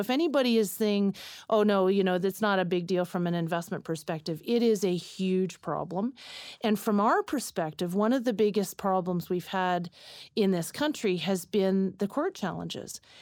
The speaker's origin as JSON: {"language": "English", "country": "Canada", "said": "Truth be told, as a Canadian"}